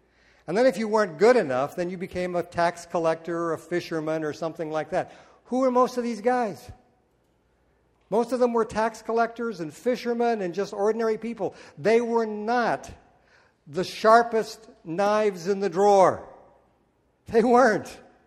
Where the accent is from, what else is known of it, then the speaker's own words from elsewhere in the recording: Montana, United States; this last 2 weeks, I was back in my hometown in western Montana, and I happened to connect with a couple of old classmates